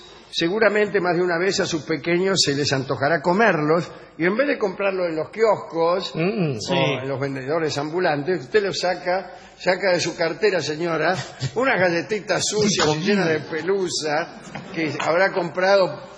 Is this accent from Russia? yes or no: yes; Moscow, Russia; Yo me baño con agua fría directamente, incluso en mi infancia, que fue en Moscú.